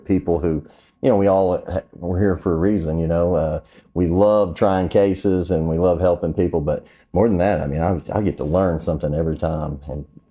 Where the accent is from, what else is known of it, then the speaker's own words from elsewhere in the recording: Oklahoma, United States; I'm a trial lawyer from Oklahoma.